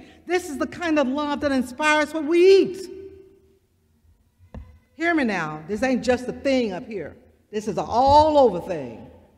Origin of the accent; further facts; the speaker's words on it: Mississippi, United States; Of course, when you look at me, you might suspect why. I was raised in the Mississippi Delta during the Civil Rights era.